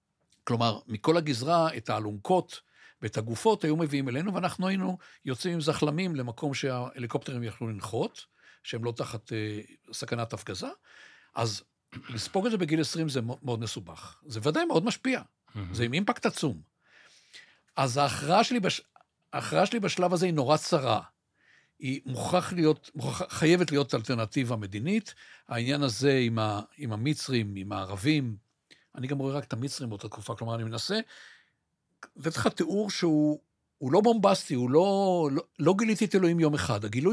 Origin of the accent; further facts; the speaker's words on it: Haifa, Haifa District, Israel; לא רק שאני גר בחיפה, אני בשיקון פועלים שם. שיקון סולל בונה